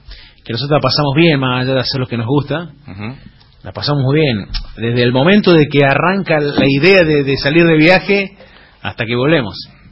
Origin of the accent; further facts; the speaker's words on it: Cruz Alta, Córdoba, Argentina; si regresaba a mi pueblo, Cruz Alta, iba a terminar